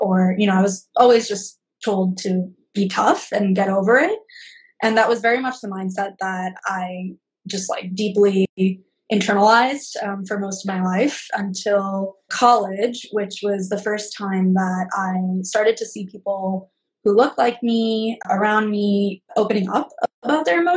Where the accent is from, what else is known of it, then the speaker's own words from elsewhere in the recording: Orlando, Florida, United States; I'm second generation South Asian American, and I grew up in Orlando, Florida.